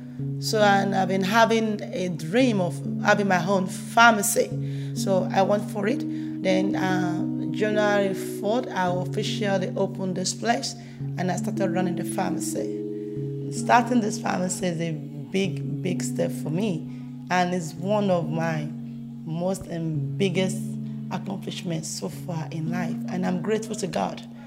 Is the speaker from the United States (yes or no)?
no; Nigeria; I came from Nigeria.